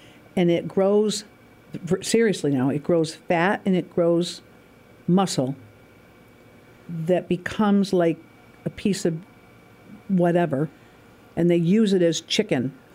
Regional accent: Stevens Point, Wisconsin, United States; born there; I was from Arizona at the time, but I was born in Stevens Point.

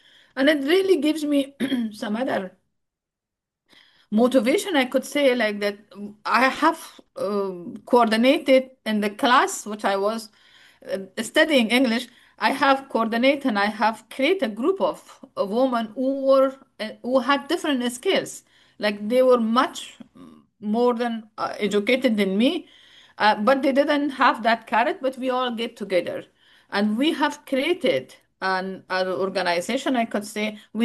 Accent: Kabul, Afghanistan; English is a second language; I'm actually from Afghanistan. I was born in Kabul, Afghanistan. This year, next year, March, I will become 50 years old.

